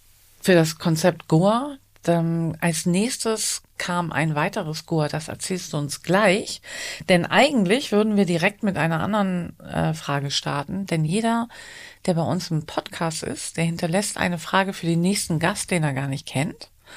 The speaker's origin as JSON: {"language": "German", "town": "Blankenese", "region": "Hamburg", "country": "Germany", "said": "ich komme aus Blankenese, kein großes Geheimnis."}